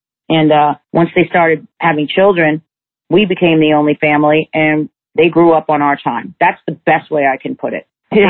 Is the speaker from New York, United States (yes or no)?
yes; New York, United States; For me, I grew up in New York.